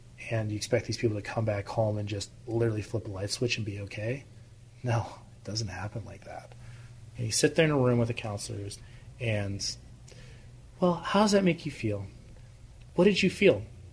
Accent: West Virginia, United States; also born or lived in Houston, Texas / Corvallis, Montana; I was born in Houston, Texas, I should start. Spent most of my childhood in West Virginia with my grandparents until they passed away. I graduated high school from Corvallis, Montana.

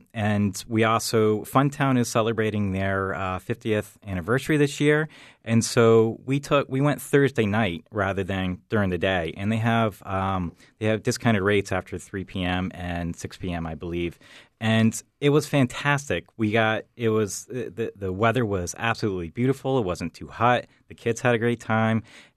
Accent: Brunswick, United States; Well, I grew up in Brunswick, and I currently live in Brunswick.

